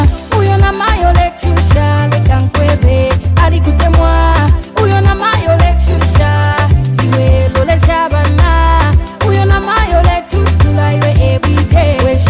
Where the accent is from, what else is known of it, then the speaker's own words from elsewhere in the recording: Lusaka, Lusaka Province, Zambia; and I come from Lusaka.